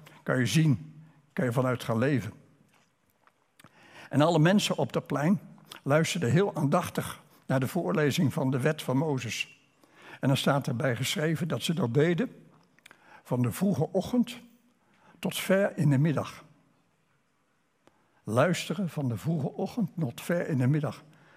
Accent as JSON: {"language": "Dutch", "town": "Rotterdam", "region": "South Holland", "country": "Netherlands", "tie": "born or raised there", "said": "Ik als geboren Rotterdammer, in mijn jonge jaren heb ik nog de Laurenskerk, de grote kerk, de Sint-Laurenskerk in Rotterdam, heb ik nog in zijn half verwoeste staat gezien."}